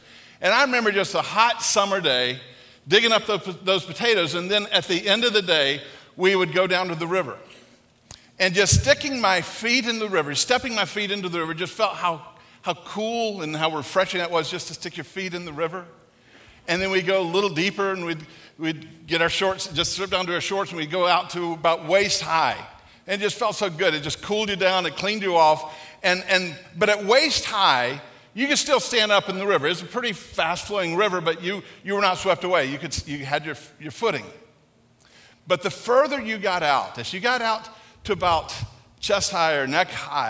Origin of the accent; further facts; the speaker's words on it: South Carolina, United States; I grew up in South Carolina, and I remember growing up, my uncle had a farm.